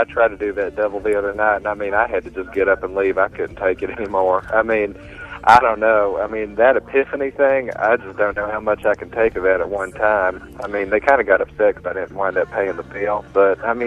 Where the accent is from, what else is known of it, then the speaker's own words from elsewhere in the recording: the South, United States; I grew up in the South. I'm not sure if you noticed my accent or not, but, I mean, I grew up in the church